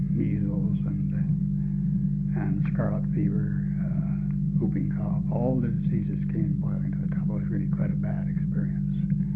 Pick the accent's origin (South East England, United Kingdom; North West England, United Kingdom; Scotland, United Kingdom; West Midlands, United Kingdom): South East England, United Kingdom; Epsom; born there; I was born in Epsom, England at the Canadian Convalescent Hospital in 1918.